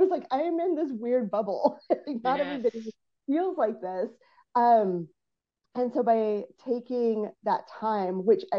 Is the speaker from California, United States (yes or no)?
no; Texas, United States; now in Seattle, United States; I mentioned that I grew up in Texas, and when we moved to Seattle the very first summer, I mean, I grew up in a pretty small town that it was very, very white.